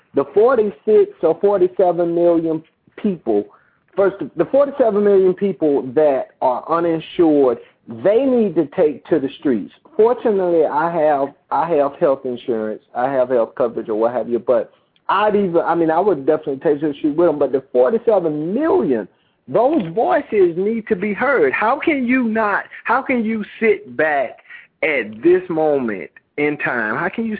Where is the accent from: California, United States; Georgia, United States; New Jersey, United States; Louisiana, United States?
Georgia, United States; now in Biloxi, United States; I'm from Georgia.